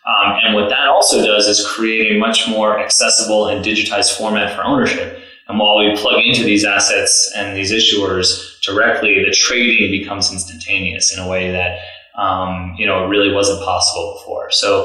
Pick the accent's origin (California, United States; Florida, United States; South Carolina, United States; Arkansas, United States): Florida, United States; now in Chicago, United States; I grew up in South Florida, actually.